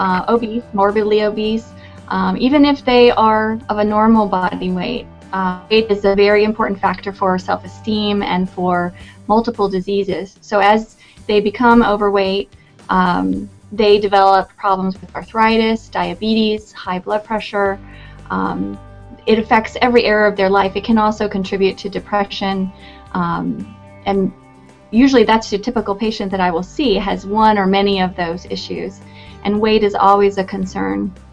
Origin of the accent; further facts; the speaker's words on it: Newport News, Virginia, United States; I grew up in Newport News and nearby in Pocosin